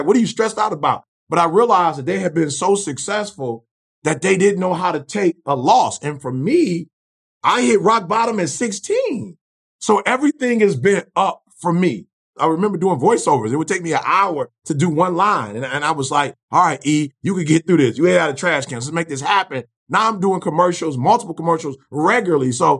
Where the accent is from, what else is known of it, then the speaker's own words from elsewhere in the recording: Detroit, Michigan, United States; I'm sorry. I'm from Detroit.